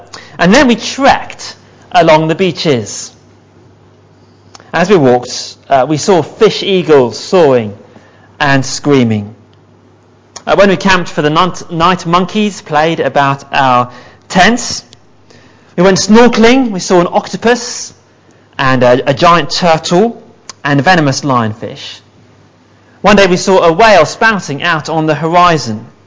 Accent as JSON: {"language": "English", "country": "United Kingdom", "said": "I'm a Brit. I'm brilliant at complaining about the weather. I'm an expert at it. I'm British."}